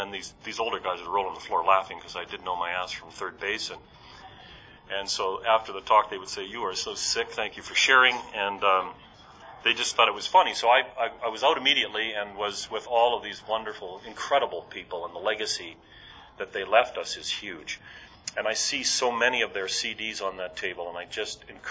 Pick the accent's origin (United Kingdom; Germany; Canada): Canada; now in Washington, D.C., United States; I sobered up in Canada. I am a Canadian. I live in Washington, D.C., watching what you people are doing.